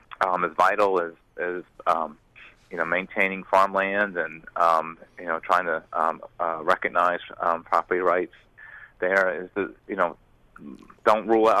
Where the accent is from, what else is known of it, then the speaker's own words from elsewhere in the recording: Maryland, United States; I was born and raised in Wicomico County.